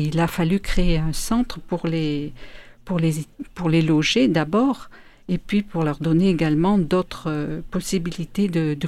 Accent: France; Nous en avons des communautés chez nous en France.

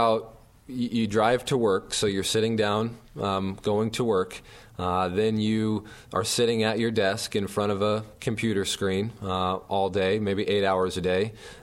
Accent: Pella, Iowa, United States; I am originally from Pella.

